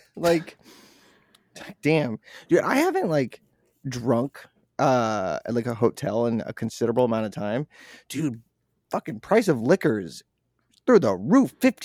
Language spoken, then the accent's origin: English; Boston, Massachusetts, United States; Hey, I'm from Boston. This is stupid. Where's the Dunkin'?